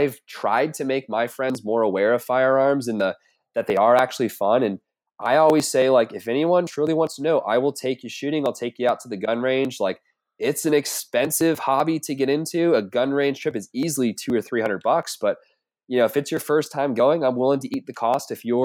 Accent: the South, United States; I'm from the South. I get it. We're rednecks.

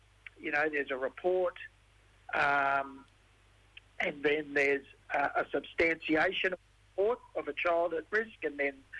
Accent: Western Australia, Australia; also born or lived in Sydney; I'm a Marion man. My people are from Murray Island in the Torres Strait. I was born on Gadigal country and I guess raised and educated on Noongar Boodja in WA. I've been lived and worked all over Australia.

